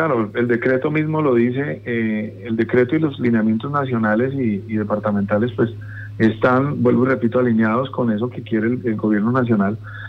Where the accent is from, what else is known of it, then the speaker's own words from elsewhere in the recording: Colombia; acciones a las que nosotros como colombianos estamos obviamente acostumbrados a reunirnos para este tipo de temas